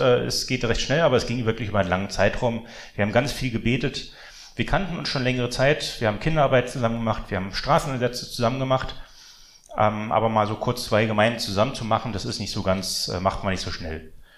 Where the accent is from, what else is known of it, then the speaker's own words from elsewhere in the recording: Berlin, Germany; ich bin Berliner, ich bin in Wedding aufgewachsen